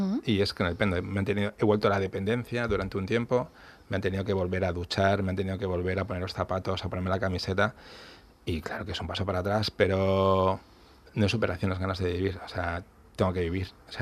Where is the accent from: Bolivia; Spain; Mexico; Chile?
Spain; Valladolid, Castile and León; Es que soy de Valladolid, se nota, ¿no?